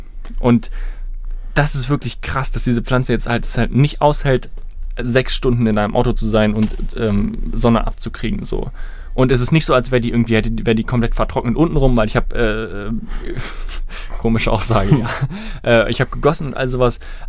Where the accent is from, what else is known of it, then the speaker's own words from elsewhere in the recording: Germany; Ja, ich bin made, born, raised. Ich bin German